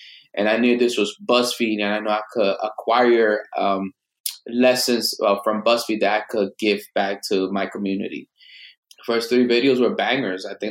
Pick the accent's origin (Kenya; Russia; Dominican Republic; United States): Dominican Republic; I grew up with the Mexican culture, even though I'm Dominican.